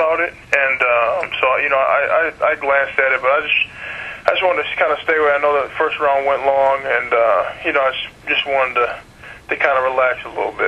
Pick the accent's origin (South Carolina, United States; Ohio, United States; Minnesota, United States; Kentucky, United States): Minnesota, United States; Well, I grew up in Minnesota. You know, we had Jesse the Body.